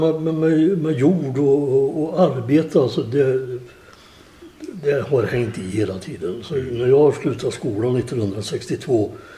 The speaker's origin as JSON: {"language": "Swedish", "town": "Mjäldrum", "country": "Sweden", "tie": "born or raised there", "also_born_or_lived": "Brevik", "said": "och sen farsan han arrenderade en gård i Mjäldrum och dit flyttade vi 1948."}